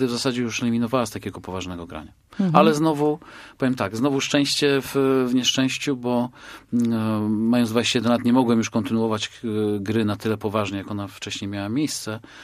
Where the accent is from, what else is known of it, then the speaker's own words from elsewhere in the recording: Olsztyn, Warmian-Masurian Voivodeship, Poland; also born or lived in Zielona Góra; Ja chociaż urodziłem się w Zielonej Górze, no to tych czasów nie pamiętam. Pamiętam jedynie Olsztyn, pamiętam tamtą młodość tylko związaną z Olsztynem